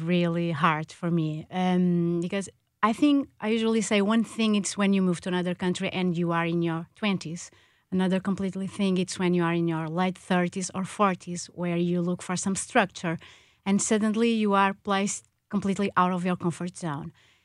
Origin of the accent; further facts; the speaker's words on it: Portugal; English is a second language; moved away as an adult; now in St. Louis, United States; I am originally from Portugal, and I moved to St. Louis in 2017 because, like most of us, because of my husband's job relocation.